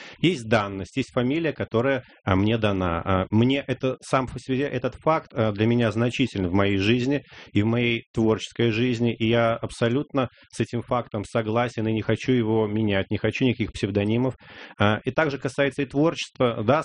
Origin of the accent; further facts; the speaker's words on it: Belarus; древняя белорусская фамилия, я родом из Белоруссии.